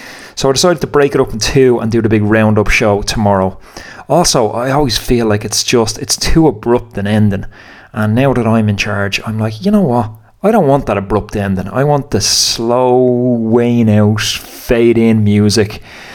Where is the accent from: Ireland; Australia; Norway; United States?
Ireland; accent: Irish; You know, obviously, if you can't tell from my accent, I'm Irish.